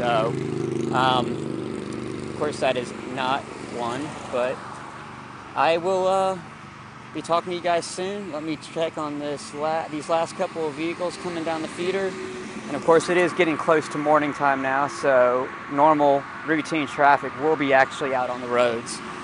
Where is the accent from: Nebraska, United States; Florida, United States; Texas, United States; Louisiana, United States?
Texas, United States; as an American citizen and as a Texas citizen, I really can't get in trouble for doing what I'm doing right now